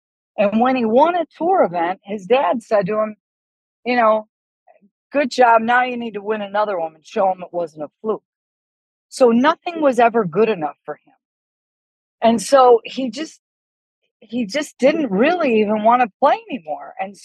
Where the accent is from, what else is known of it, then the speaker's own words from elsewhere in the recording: Buffalo, New York, United States; I'm from Buffalo and people from Buffalo know how to drink.